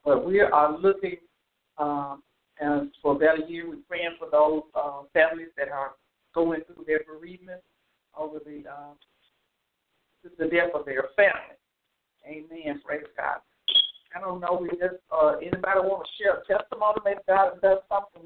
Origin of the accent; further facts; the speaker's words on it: Memphis, Tennessee, United States; I'm from Memphis, Tennessee.